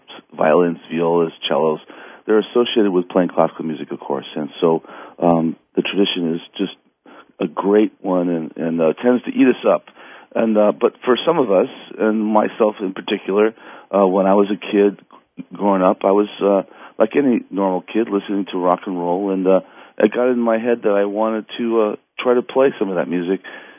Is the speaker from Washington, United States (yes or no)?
no; Los Angeles, California, United States; Yeah, and myself, even though my father's from India, I was born and raised in Los Angeles. I'm a good L.A. boy.